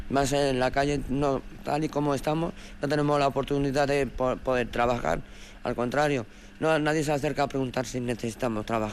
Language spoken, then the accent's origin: Spanish; Barcelona, Catalonia, Spain; Yo de Barcelona, pero estoy empadronado en Galicia.